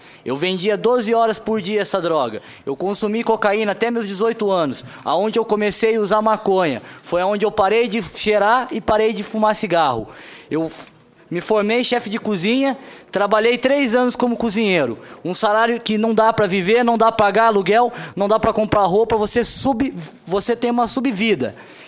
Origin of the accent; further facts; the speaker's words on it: Piracicaba, São Paulo, Brazil; born there; Eu nasci em Piracicaba, interior de São Paulo.